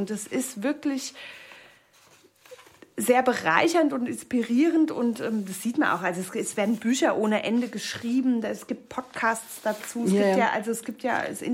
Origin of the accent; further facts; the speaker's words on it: Darmstadt, Hesse, Germany; Also allein Darmstadt, ich komme ja aus Darmstadt, das ist wie eine Hochburg.